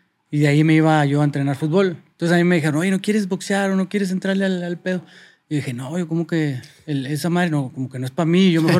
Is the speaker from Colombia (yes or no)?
no; Mexico; also born or lived in Sacramento, United States; yo nací en Sacramento, California. Bueno, la historia te la voy a resumir un poquito. Mis papás se fueron a Estados Unidos para una mejor vida. Nací yo y era un bebé de brazos y deportan a mi mamá. Entonces mi mamá con todos esos chiquillos se tuvo que venir acá a México